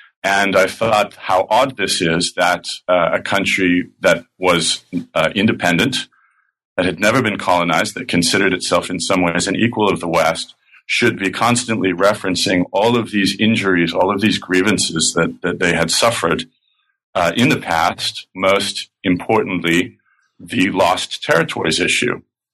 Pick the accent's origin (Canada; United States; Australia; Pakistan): Canada; Alberta; I grew up in Alberta, Canada, and was always interested in history